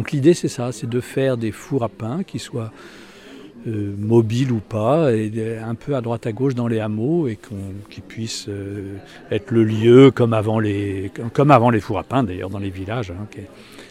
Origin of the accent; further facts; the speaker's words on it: Centre-Val de Loire, France; On vient du Berry.